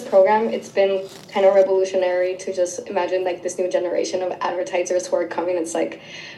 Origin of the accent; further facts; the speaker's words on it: Toronto, Ontario, Canada; I am from Toronto. I'm a PCS resident.